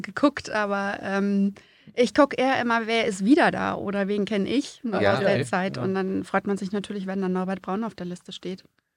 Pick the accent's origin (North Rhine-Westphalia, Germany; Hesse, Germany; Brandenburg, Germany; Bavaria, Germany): Brandenburg, Germany; Brandenburg an der Havel; born there; also born or lived in Rügen; Ich bin gebürtige Brandenburgerin. Aha. Also in Brandenburg an der Havel geboren, aber ich komme aus einer Militärfamilie und dementsprechend gab es viel Fluktuation, viele Umzüge, bis man dann 86 dann doch auf der Insel gelandet ist.